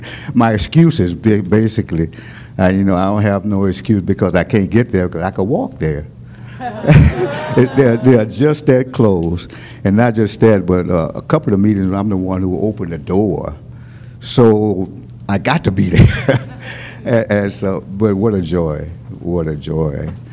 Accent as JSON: {"language": "English", "town": "Carson", "region": "California", "country": "United States", "said": "I had an opportunity, as you guys know, I'm from the Carson, Los Angeles area."}